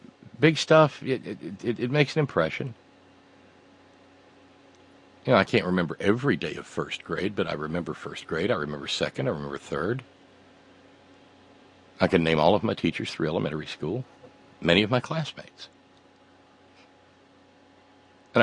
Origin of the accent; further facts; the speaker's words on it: the South, United States; even though I was raised down in the Bible Belt